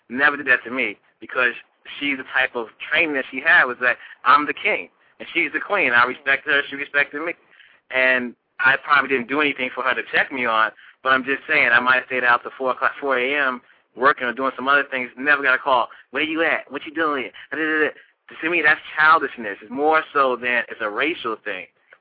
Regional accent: East Coast, United States; And so we, the brothers on the East, I'm from the East Coast.

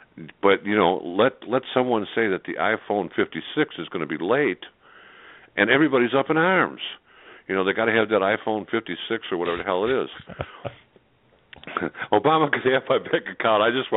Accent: Chicago, Illinois, United States; born or raised there

